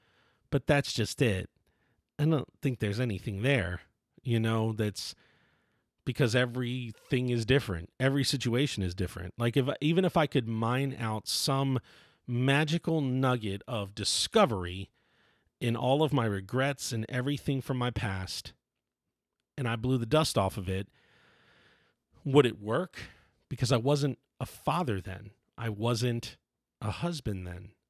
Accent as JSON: {"language": "English", "region": "Maryland", "country": "United States", "tie": "born or raised there", "said": "He's in my hometown. Well, he's back near Baltimore. So when I go home, we're supposed to hang out and have a beer."}